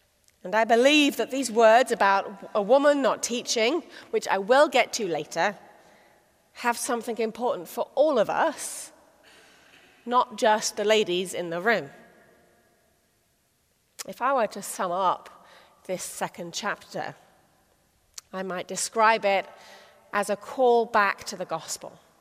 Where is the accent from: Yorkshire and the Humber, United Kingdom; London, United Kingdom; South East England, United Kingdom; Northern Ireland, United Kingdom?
South East England, United Kingdom; Oxford; the church I grew up in Oxford